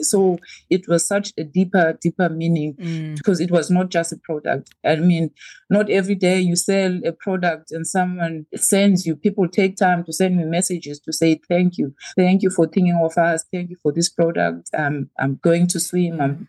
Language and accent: English; Makhanda, Eastern Cape, South Africa; Well, in where I grew up in Makanda, I don't know.